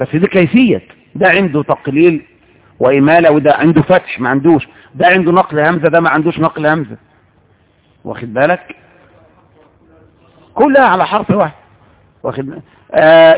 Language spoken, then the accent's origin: Arabic; Egypt; دي كانت عندنا في مصر.